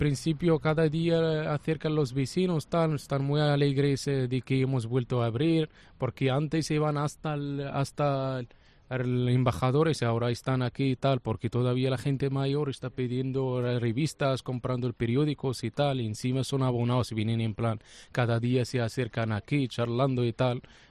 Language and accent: Spanish; Morocco; Spanish is a second language; Yo soy marroquí.